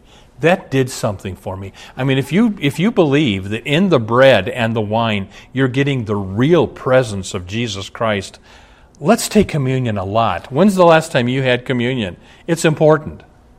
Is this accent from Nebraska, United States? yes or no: yes; Omaha, Nebraska, United States; Now, when I grew up in Omaha, the family that lived behind us on the hill, he was a Presbyterian pastor.